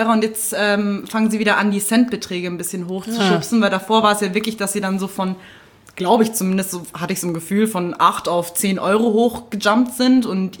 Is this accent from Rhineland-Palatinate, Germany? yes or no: no; Munich, Bavaria, Germany